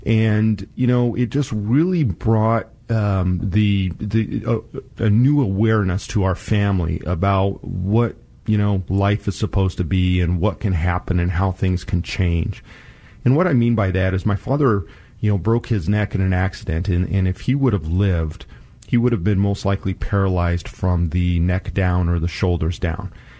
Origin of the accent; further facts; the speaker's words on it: Lakenheath, East of England, United Kingdom; born there; And I'm a Vietnam baby, so I was born in 67. I was born over in Laken Heath Air Force Base, the Royal Air Force Base over in the UK. That's where my dad was stationed when I was born.